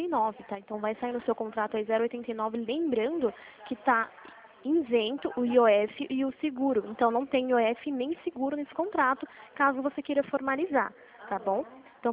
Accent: Limeira, São Paulo, Brazil; Não sou de Penápolis, eu sou de Limeira, nosso escritório fica aqui.

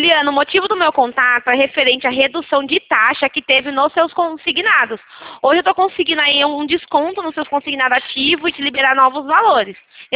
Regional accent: São Paulo, Brazil; Não, eu não sou de Brasília, eu sou do estado de São Paulo.

